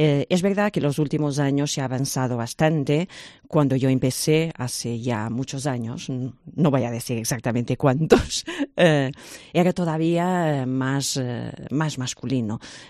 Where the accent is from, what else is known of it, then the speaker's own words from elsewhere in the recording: Portugal; accent: Portuguese; Spanish is a second language; now in Spain; Es que yo soy portuguesa. ¿Y por qué tengo que perder el acento?